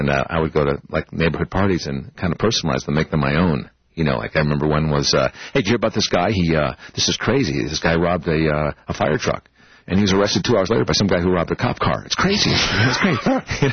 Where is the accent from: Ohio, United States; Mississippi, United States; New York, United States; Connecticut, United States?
Connecticut, United States; growing up in Connecticut, you know, you always have this, you know, this interest in California